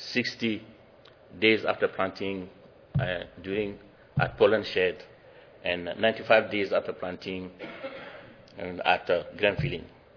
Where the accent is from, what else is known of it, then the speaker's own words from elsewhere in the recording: Mali; I am from Mali, West Africa.